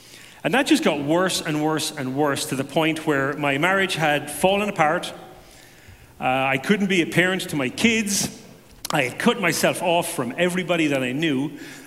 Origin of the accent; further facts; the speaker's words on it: Ireland; I grew up in Ireland in a heavily Catholic family.